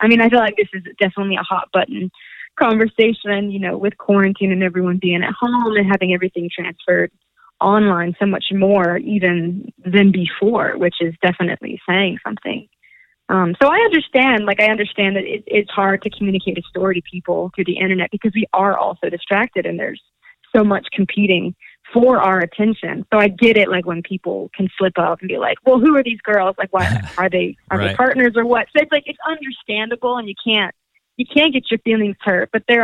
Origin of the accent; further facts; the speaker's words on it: Tennessee, United States; born there; Well, technically we were born in Tennessee.